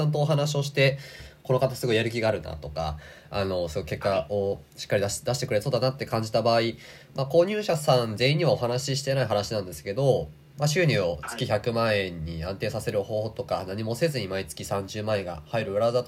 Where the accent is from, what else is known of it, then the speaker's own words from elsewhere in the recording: Hiroshima, Japan; 僕広島出身なんで、